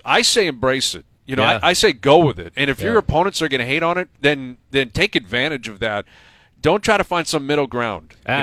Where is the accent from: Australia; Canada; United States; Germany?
Canada; or I can't act a certain way because it may go against whatever reputation I'm supposed to hold as a Canadian athlete, forget it.